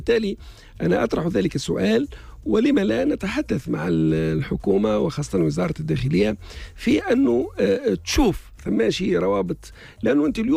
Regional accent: Tunisia; احنا لو جينا كتونسي كانسان يحب يخدم البلاد مرحبا بيه

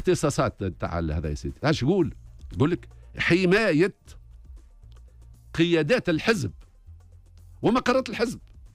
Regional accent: Tunisia

